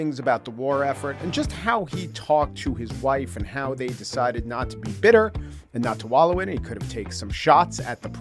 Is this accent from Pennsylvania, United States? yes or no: no; New York City, New York, United States; Would I, as a New Yorker, really feel the safety of my city